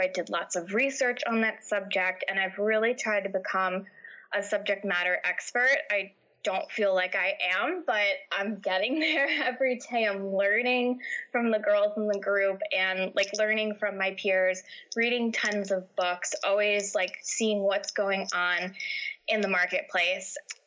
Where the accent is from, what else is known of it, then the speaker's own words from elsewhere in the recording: New York, United States; also born or lived in New Jersey; now in New Hampshire, United States; I was living in New Jersey at the time. I'm originally from New York. And so we moved up to New Hampshire.